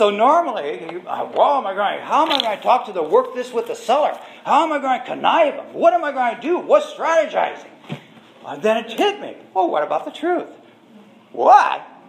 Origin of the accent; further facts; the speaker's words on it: Oxnard, California, United States; at my hometown in Oxnard.